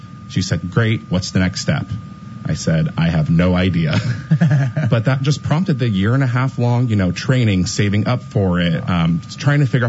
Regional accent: California, United States; I'm also just a normal dude, a normal guy. Like, the only difference is I'm from California.

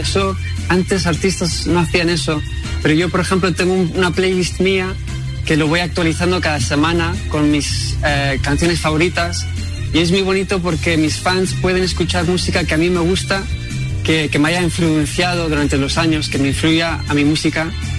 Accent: England, United Kingdom; yo estuve, me crié en Inglaterra, pero yo siempre me iba a España de vacaciones.

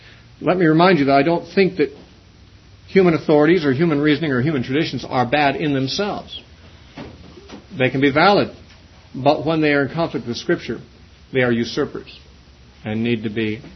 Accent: United States; I'd rather be born in America than anywhere else in the world. I thank God that I'm an American.

